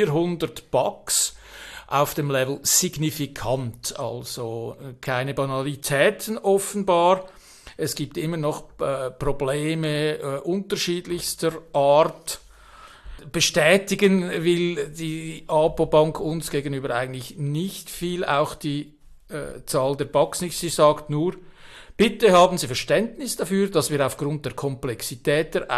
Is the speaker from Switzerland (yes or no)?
yes; Switzerland; Ich als Schweizer Patriot